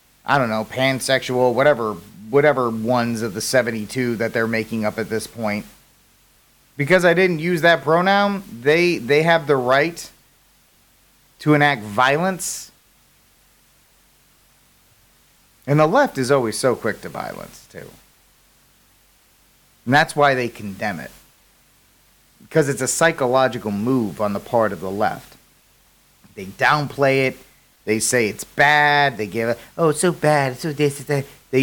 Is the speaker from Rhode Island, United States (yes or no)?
yes; Rhode Island, United States; That would be my home state of Rhode Island.